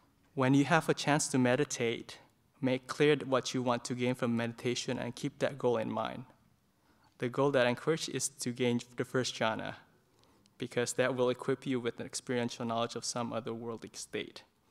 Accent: Jakarta, Indonesia; English is a second language; moved away; also born or lived in Ventura, United States; I'm from one of the monks from Bodhinyana Monastery. So I was born in Indonesia. That was a while back ago. And then I spent some time over there in Jakarta. And then I moved to the US, specifically the city Ventura.

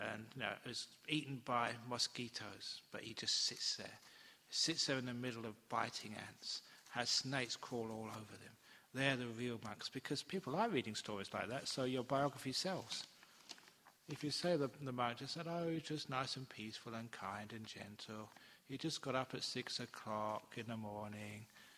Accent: England, United Kingdom; as soon as I came off, you know, the mother's milk, you're into tea as an English person.

